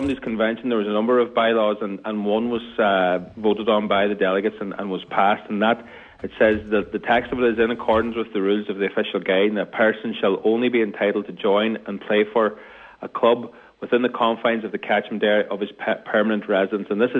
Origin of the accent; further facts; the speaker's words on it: Ulster, Ireland; So I'm from Burtom, and if I had chosen and I had a 10-year-old son, he could have played for Ballyshannon if he wished